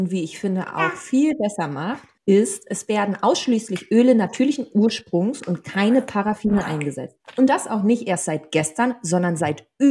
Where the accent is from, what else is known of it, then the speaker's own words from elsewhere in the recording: Rhineland, Germany; im Rheinland gewesen sind, in meiner Heimat.